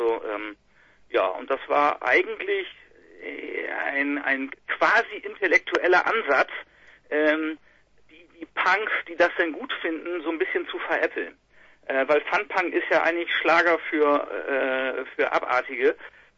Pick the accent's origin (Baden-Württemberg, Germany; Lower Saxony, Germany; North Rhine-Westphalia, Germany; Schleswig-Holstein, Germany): Lower Saxony, Germany; Nordenham; Wir kommen aus dem Norden Hamm. Das ist gegenüber von Bremerhaven auf der anderen Weserseite. Landkreis Wesermarsch.